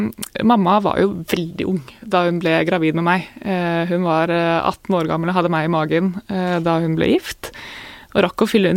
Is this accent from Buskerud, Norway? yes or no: no; Jevnaker, Innlandet, Norway; jeg vokste opp på Jevnaker, da, og startet på Jevnaker skole etter hvert